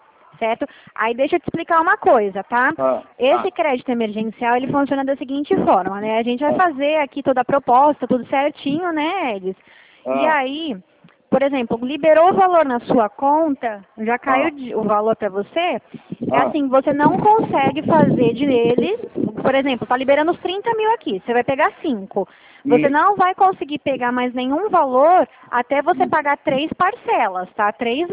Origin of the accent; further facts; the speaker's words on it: Dracena, São Paulo, Brazil; Eu sou aqui de Dracena